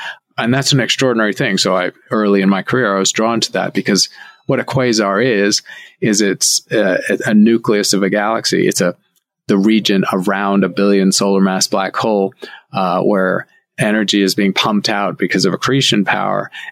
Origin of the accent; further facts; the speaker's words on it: Scotland, United Kingdom; Well, actually, I'm a Scot, but if I used my original accent, you wouldn't understand some of the things I was saying.